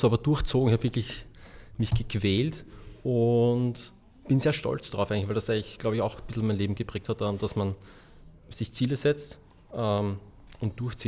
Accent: Vienna, Austria; Also ich bin ein Wiener, genau

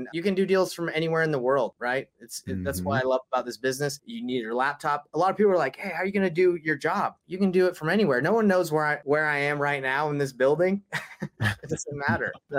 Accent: United States; I'm obviously American, but when the money exchanges to Canada

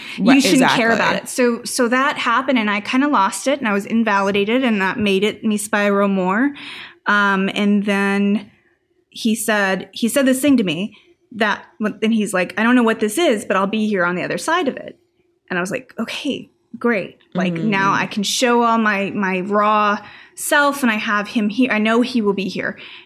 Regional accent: Phoenix, Arizona, United States

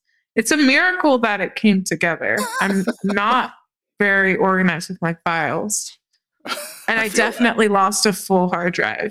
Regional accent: Texas, United States; I'm from Texas, and there's a, well, right outside of Houston

